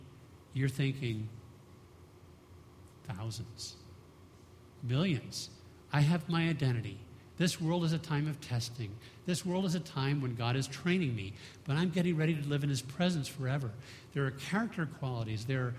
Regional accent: Vancouver, British Columbia, Canada; "Man, I'm from Vancouver, eh?"

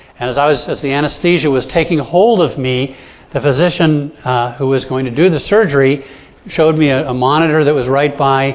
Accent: Bahamas; I grew up in the Bahamas

